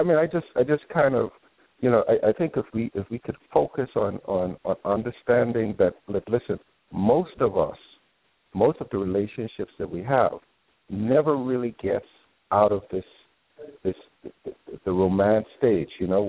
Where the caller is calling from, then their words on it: Durham, North Carolina, United States; I'm calling from